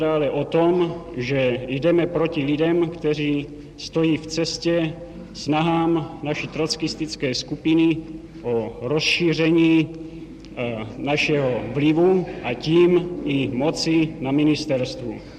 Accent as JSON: {"language": "Czech", "town": "Velké Meziříčí", "region": "Vysočina Region", "country": "Czechia", "tie": "born there", "said": "Ve Velké Meziříčí."}